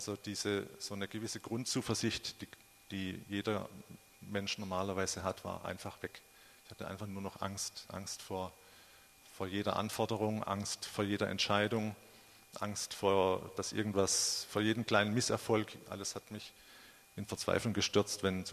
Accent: Frankenthal, Rhineland-Palatinate, Germany; also ich komme aus Frankenthal

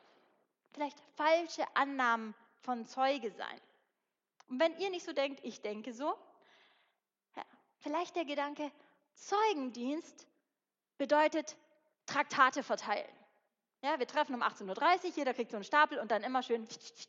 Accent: Bavaria, Germany; ich bin in Bayern aufgewachsen, ich bin Einzelkind

